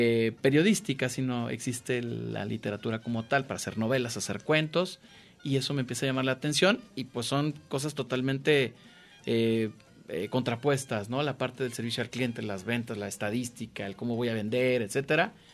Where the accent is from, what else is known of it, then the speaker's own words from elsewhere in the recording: Guadalajara, Jalisco, Mexico; also born or lived in Puebla; soy de aquí de Guadalajara.